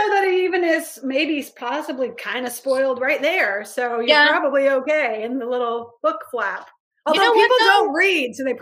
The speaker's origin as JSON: {"language": "English", "region": "California", "country": "United States", "also_born_or_lived": "London", "said": "I'm from Southern California. I lived in London for like 10 years, and I moved back to Southern California."}